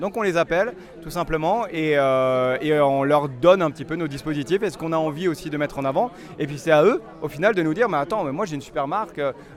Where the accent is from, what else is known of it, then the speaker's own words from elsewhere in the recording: Grand Est, France; Moi, quand je voyage et on me demande de quelle nationalité tu es, je dis toujours je suis alsacien.